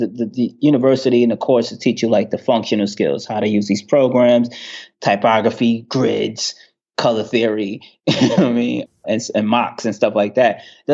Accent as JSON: {"language": "English", "region": "New York", "country": "United States", "tie": "born or raised there", "said": "I just know growing up in New York"}